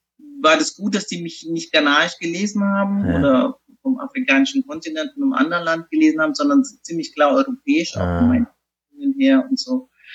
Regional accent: Germany; ich bin einfach aufgewachsen hier in Deutschland.

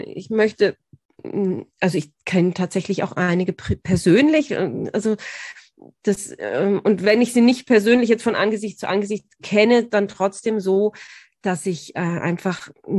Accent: Bad Tölz, Bavaria, Germany; weil Tölz eben meine Heimatstadt ist, war das irgendwie so, das hat mich wahnsinnig gefreut

